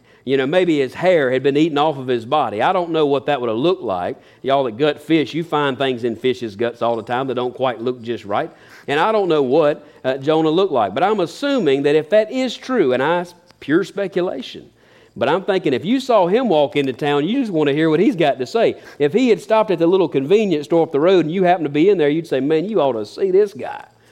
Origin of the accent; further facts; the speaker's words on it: Epsom, North Carolina, United States; It'd be like those of us who say we're from Henderson. Well, we're really from Epsom. But if you said Epsom, nobody knows where Epsom's at, right?